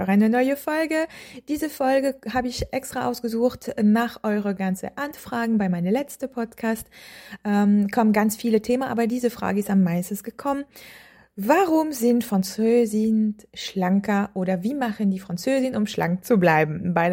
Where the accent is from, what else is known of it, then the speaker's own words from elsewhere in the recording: France; German is a second language; Also ich bin in Frankreich geboren, ich habe in Frankreich gelebt, Hauptteil mein ganzes Leben.